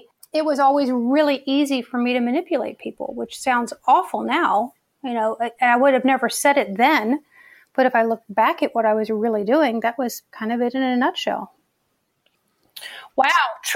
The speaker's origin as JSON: {"language": "English", "town": "Richmond", "region": "Virginia", "country": "United States", "tie": "born or raised there", "said": "there are people in my hometown of Richmond, Virginia, who do know me from that life"}